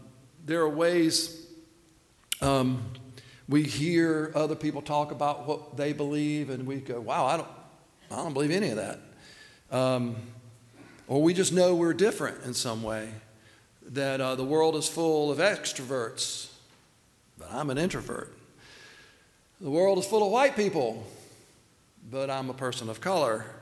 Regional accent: Laurinburg, North Carolina, United States; And growing up in Laurinburg, you know, we had our groups of friends here.

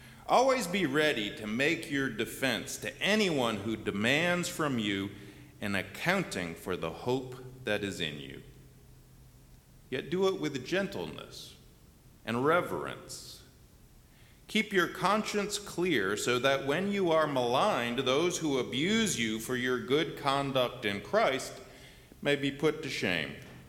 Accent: United States; But I am an American, and I cannot imagine being anything else.

